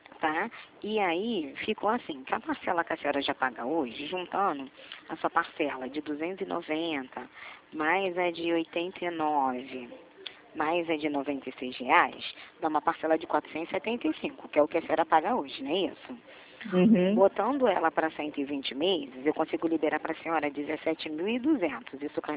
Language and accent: Portuguese; Rio de Janeiro, Brazil; Sou do Rio.